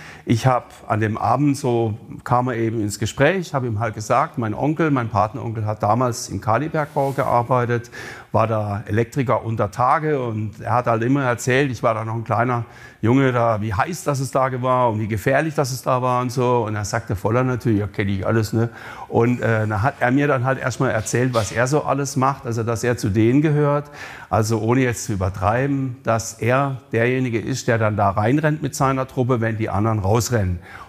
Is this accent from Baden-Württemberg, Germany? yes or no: yes; Bad Krozingen, Baden-Württemberg, Germany; Ich komme aus Bad Krozingen, das liegt bei Freiburg.